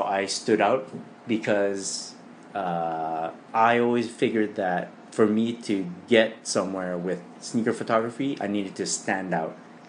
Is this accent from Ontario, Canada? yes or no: no; Montreal, Quebec, Canada; I'm a guy from Montreal.